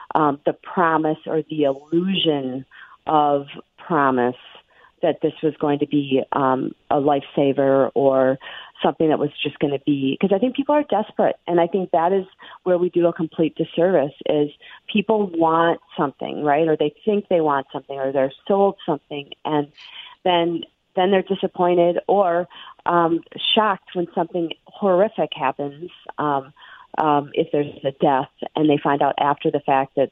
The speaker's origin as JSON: {"language": "English", "region": "Midwest", "country": "United States", "said": "because I'm from the Midwest, you know, the middle of America"}